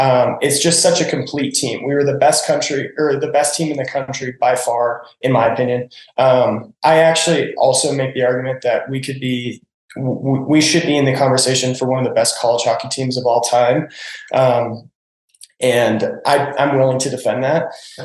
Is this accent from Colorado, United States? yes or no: yes; Lakewood, Colorado, United States; I'm from Lakewood, Colorado. I grew up in Colorado.